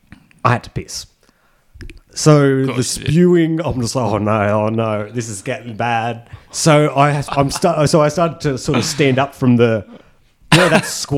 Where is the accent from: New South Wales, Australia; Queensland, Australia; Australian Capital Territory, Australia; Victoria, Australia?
New South Wales, Australia; Junee; People's minds are blown when I talk about growing up in Junee and there just being dogs in the street that you had to watch out for.